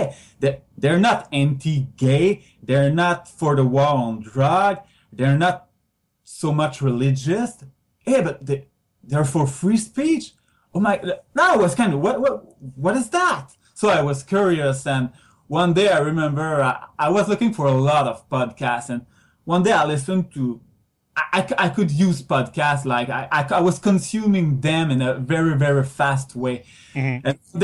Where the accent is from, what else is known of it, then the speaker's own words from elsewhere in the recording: Quebec, Canada; accent: French; first language French; English is a second language; My first language is French, so I may have a French accent.